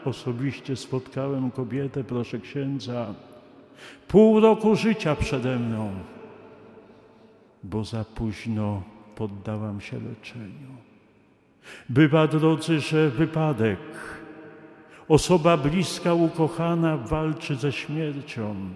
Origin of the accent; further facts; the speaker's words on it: Warsaw, Masovian Voivodeship, Poland; Pamiętam koleżankę z klasy w Warszawie, pochodzę z Warszawy.